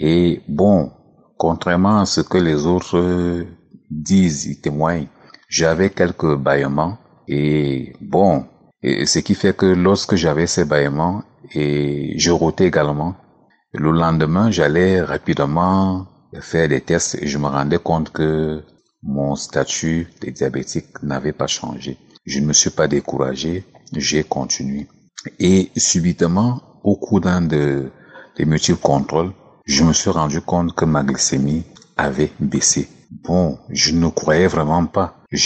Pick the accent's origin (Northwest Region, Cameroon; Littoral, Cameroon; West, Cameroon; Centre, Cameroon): Centre, Cameroon; Yaoundé; Je suis un Camerounais et je réside au Cameroun, plus précisément à Yaoundé.